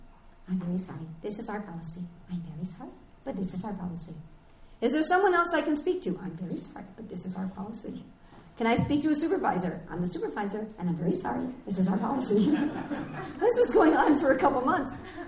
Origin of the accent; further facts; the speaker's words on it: United States; accent: American; I mean, I'm sure you can all tell by my accent I'm from America.